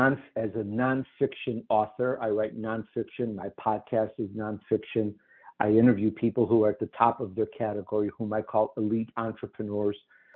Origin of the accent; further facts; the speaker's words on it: Chicago, Illinois, United States; accent: Chicago; also born or lived in Sicily, Italy; now in Los Angeles, United States; I'm Italian, by the way. I was born in Sicily. I grew up in Chicago. And by the way, once in a while, my Chicago comes out. You can hear it from my accent